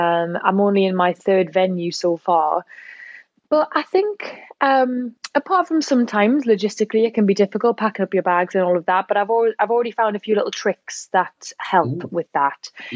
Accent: Newcastle upon Tyne, North East England, United Kingdom; because I'm from Newcastle, I think, you know, the accent's a little bit different.

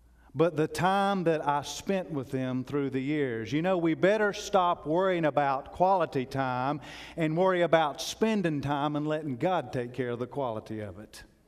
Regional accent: Asheville, North Carolina, United States; I'm from Asheville, North Carolina. We'd either go to Gatlinburg or Myrtle Beach, 2 weeks every year.

